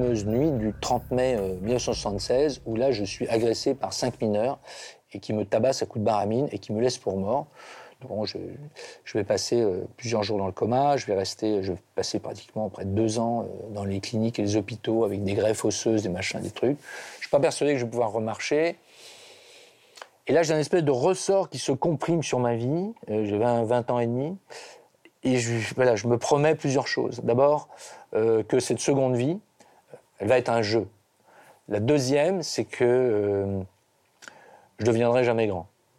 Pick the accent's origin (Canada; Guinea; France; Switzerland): France; Cancale, Brittany; born there; je suis né à Cancale